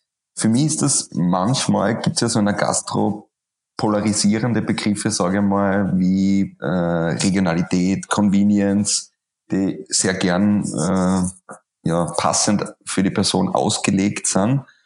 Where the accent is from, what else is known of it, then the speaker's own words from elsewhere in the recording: Austria; Bei uns in Österreich würde man sagen, ein grauer Michel.